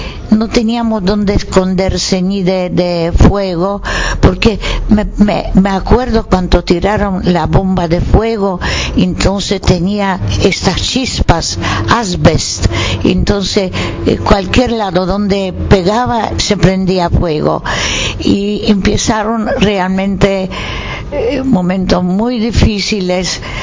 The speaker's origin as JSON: {"language": "Spanish", "town": "Warsaw", "region": "Masovian Voivodeship", "country": "Poland", "tie": "born or raised there", "said": "Nací en Polonia, en Varsovia."}